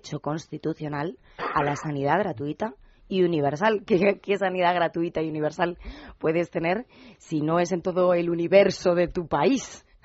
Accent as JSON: {"language": "Spanish", "region": "Galicia", "country": "Spain", "lives_now": "Madrid, Spain", "said": "yo como gallega vivo en Madrid y si voy en verano a mi casa"}